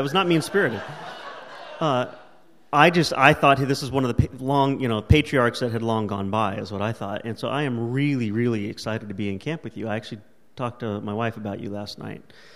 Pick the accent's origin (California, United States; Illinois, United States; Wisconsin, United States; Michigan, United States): California, United States; I am classically Californian in my sleep schedule.